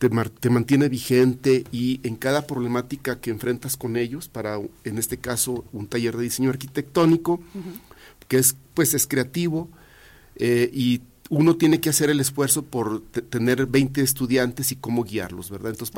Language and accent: Spanish; Aguascalientes, Mexico; Sí, mira, pues, soy de Aguascalientes.